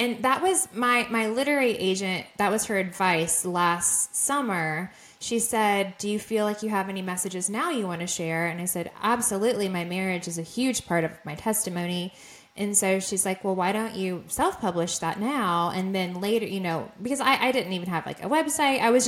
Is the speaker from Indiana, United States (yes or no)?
yes; Indiana, United States; now in Georgia, United States; So I absolutely love Georgia, but I'm from Indiana originally. So I'm a Midwest girl, but I'm a Southerner now.